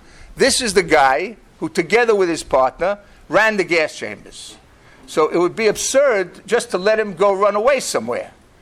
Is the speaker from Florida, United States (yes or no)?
no; Brooklyn, New York, United States; accent: Brooklyn; My fantasy growing up in Brooklyn, as you can hear from my wonderful Brooklyn accent, was actually to be the first Orthodox Jew to play in the NBA.